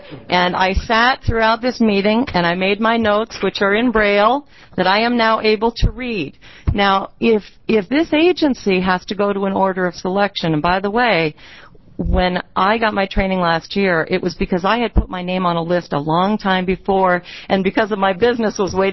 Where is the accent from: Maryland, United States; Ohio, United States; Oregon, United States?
Oregon, United States; Springfield; I'm from Springfield, Oregon.